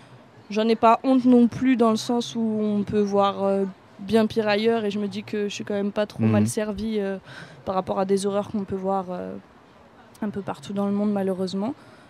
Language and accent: French; France; Et des fois, on est aussi mal vu quand on vient de France dans d'autres pays.